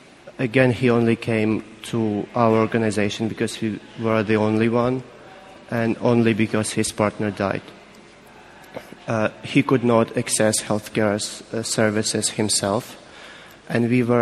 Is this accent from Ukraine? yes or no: yes; Ukraine; English is a second language; I am from Ukraine